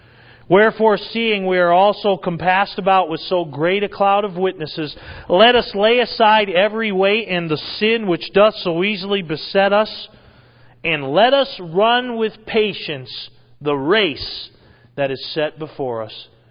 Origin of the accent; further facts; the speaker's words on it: New England, United States; a native New Englander. I was born and raised in New England, love New England, still love New England sports teams, amen.